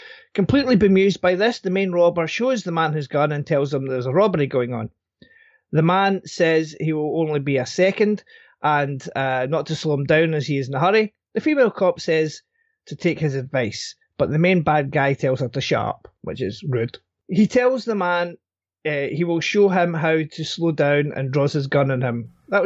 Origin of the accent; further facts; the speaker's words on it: Scotland, United Kingdom; I'm Scottish